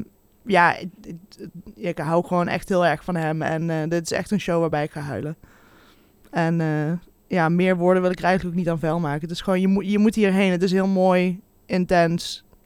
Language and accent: Dutch; Limburg, Netherlands; Ik ben een Limburger.